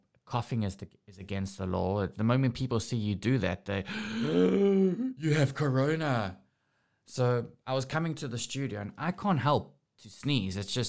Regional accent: South Africa; I never used to have this growing up in South Africa.

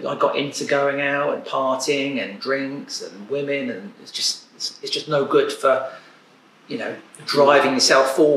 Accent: Southsea, South East England, United Kingdom; I'm from Southsea where they got Southsea Skate Park.

